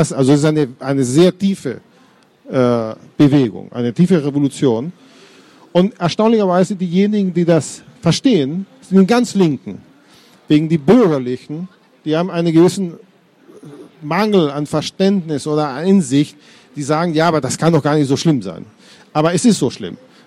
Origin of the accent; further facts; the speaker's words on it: Frankfurt, Hesse, Germany; ich komme aus Hessen und ich komme außerdem aus Frankfurt